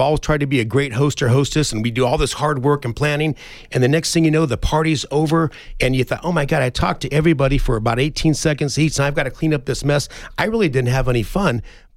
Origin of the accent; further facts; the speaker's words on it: Tucson, Arizona, United States; This is my hometown. I'm a second generation Tucson native.